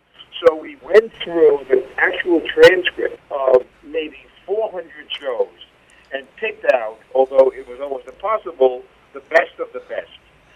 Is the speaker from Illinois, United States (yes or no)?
no; Queens, New York, United States; And it's not because I'm French, because I'm not French. I grew up in Queens, New York.